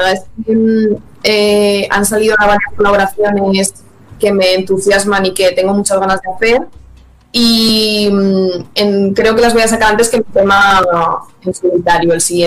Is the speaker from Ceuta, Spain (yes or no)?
no; Zaragoza, Aragon, Spain; born there; now in Madrid, Spain; nací en Zaragoza y me vine a Madrid a seguir.